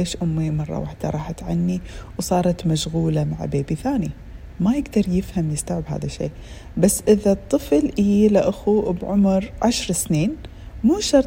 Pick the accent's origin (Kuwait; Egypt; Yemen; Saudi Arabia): Kuwait; طبعا عندنا في الكويت تاريخ 26/2 يشكل ذكرى العيد أو عيد التحرير